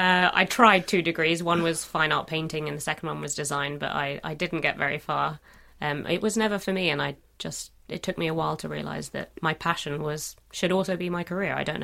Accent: Tuscany, Italy; Well, I grew up in Italy, in Tuscany

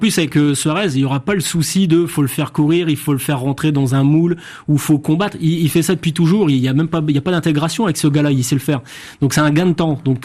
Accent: Hauts-de-France, France; accent: Picard; Voilà, avec mon accent picard.

